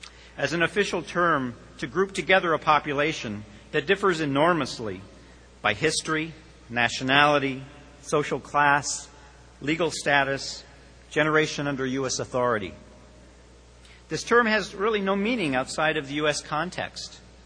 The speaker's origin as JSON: {"language": "English", "country": "Canada", "said": "I'm not an African American. I'm Canadian."}